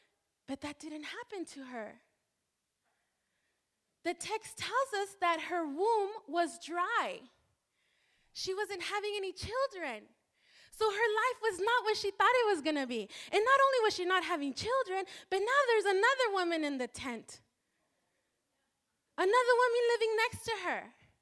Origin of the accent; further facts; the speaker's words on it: Mexico; accent: Spanish; first language Spanish; English is a second language; Now, I'm Mexican, and I speak Spanish. Spanish is my first language, so I might pronounce things with my Spanish accent.